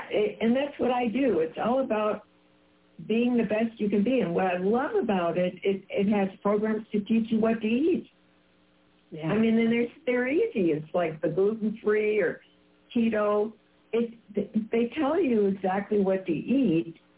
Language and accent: English; Chicago, Illinois, United States; I mean, I'm from Chicago. Pepsi was my thing